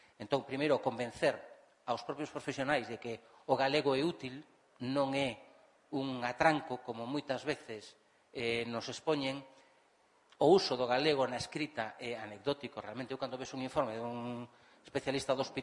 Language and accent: Galician; Vigo, Galicia, Spain; Porque falo en galego na consulta, eu xa claro que son de Castrelos, por iso falo en galego, que unha parroquia de Vigo que de onde son.